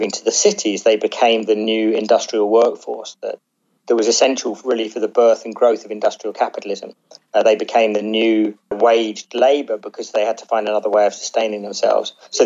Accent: England, United Kingdom; now in Sweden; I'm an Englishman living in Sweden.

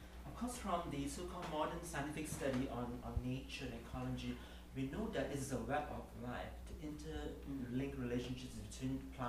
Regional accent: Toronto, Ontario, Canada; So I'm from Toronto

